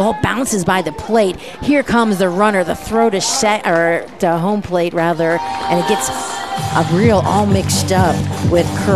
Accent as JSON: {"language": "English", "town": "Cleveland", "region": "Ohio", "country": "United States", "said": "I mentioned to your son that I'm from Ohio, from the Cleveland area, but always was a Reds fan and always will be."}